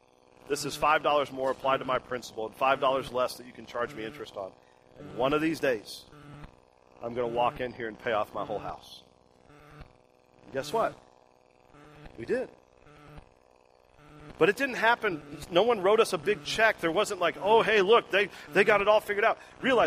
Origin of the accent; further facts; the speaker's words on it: Florida, United States; where I grew up in Florida, there's a lot of orange trees.